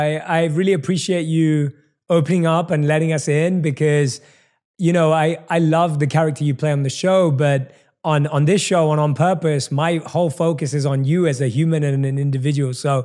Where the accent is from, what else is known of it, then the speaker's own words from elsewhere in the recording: London, United Kingdom; my wife and I, both from South Asian backgrounds, were born and raised in London.